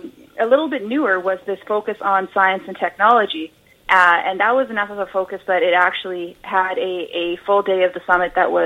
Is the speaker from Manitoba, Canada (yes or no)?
yes; Manitoba, Canada; when I was growing up in Manitoba, obviously in rural Manitoba, I was part of 4-H